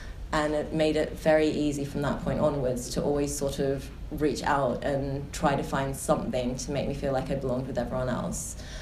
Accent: Australia; moved away as an adult; So I grew up in Australia. I came over here when I was 19.

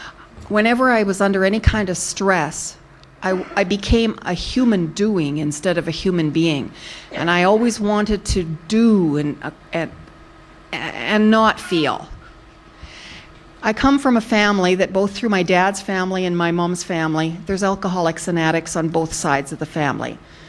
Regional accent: Alberta, Canada; I went to a year at college in my hometown, and then went into the capital city in Edmonton.

